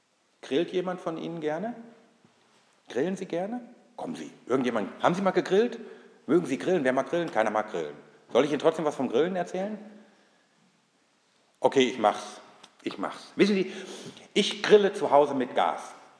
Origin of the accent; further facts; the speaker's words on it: Bielefeld, North Rhine-Westphalia, Germany; In Bielefeld, wo ich herkomme